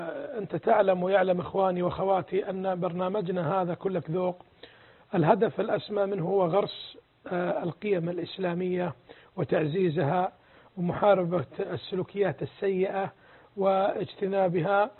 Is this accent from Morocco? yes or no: no; Qatar; أنا قطري ودخل على فيعتبر هو الزائر